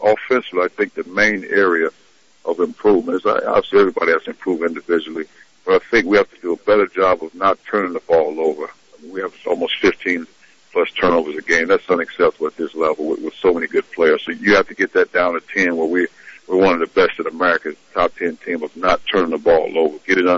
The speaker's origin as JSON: {"language": "English", "town": "East St. Louis", "region": "Illinois", "country": "United States", "tie": "born or raised there", "said": "I saw those guys growing up in East St. Louis, so I watched them every chance I could."}